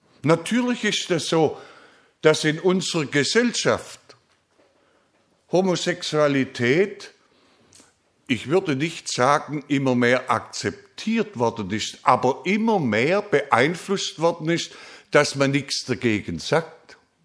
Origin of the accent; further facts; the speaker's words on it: Baden-Württemberg, Germany; Bei uns in Württemberg habe ich das für absolut unmöglich gehalten.